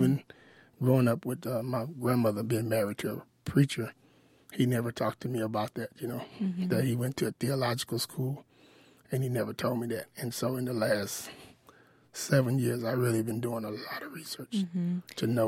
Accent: Pleasant Grove, Texas, United States; also born or lived in Kilgore; because I grew up in Pleasant Grove, and it was a predominantly black area. Then I moved down to Kilgore

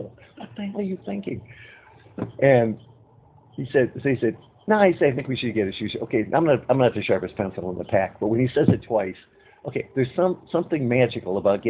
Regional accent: Chicago, Illinois, United States; And I said, besides, I'm from Chicago, so New York is my enemy.

